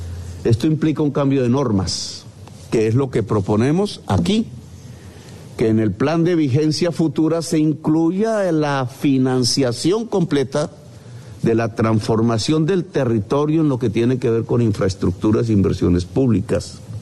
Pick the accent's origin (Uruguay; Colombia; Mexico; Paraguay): Colombia; para cumplir ante la humanidad como Estado y como sociedad colombiana